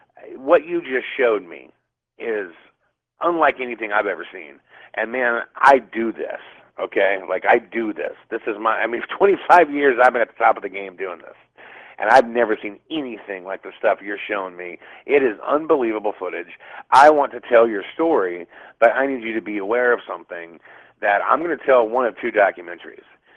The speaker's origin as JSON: {"language": "English", "town": "Los Angeles", "region": "California", "country": "United States", "said": "And I'm from Los Angeles, California, man."}